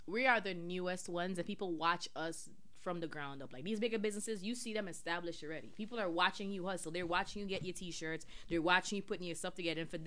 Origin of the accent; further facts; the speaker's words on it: Brooklyn, New York, United States; Okay, I'm from Coney Island and Flatbush.